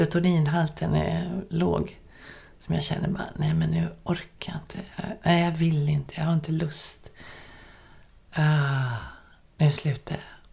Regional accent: Helsinki, Uusimaa, Finland; born there; När vi bodde i Helsingfors, eftersom jag är född i Helsingfors, då var det ju krig

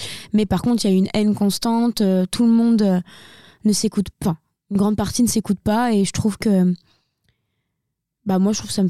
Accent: Bourgogne-Franche-Comté, France; accent: Burgundy; j'ai toujours mon petit accent. On sait que je viens de Bourgogne.

